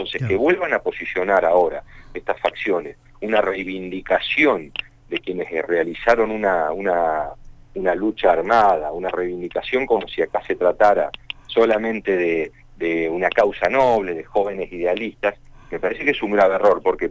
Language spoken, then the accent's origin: Spanish; Argentina